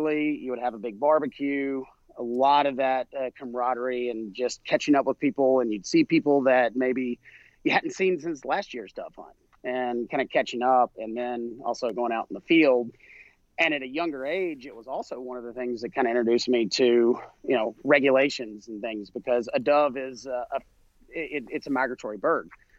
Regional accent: South Carolina, United States; I grew up in South Carolina.

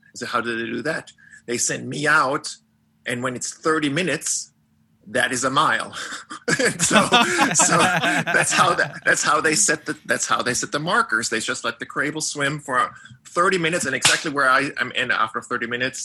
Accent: Germany; moved away as an adult; now in United States; I grew up in Germany and lived there until I was 22 years old. I came over here as an exchange student in 87 and then kind of got stuck here.

